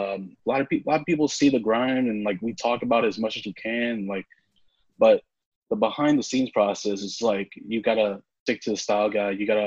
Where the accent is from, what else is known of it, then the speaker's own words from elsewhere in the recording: St. Louis, Missouri, United States; I'm from St. Louis, Missouri.